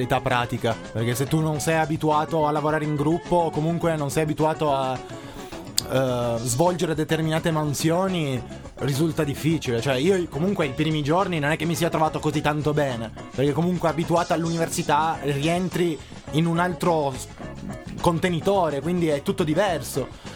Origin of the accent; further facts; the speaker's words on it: Turin, Piedmont, Italy; Io personalmente sono di Torino da generazioni